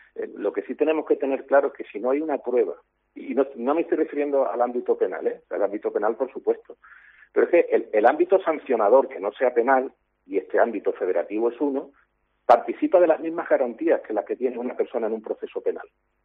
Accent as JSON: {"language": "Spanish", "town": "Cádiz", "region": "Andalusia", "country": "Spain", "said": "ya que estamos hablando de una emisora de mi tierra de Cádiz"}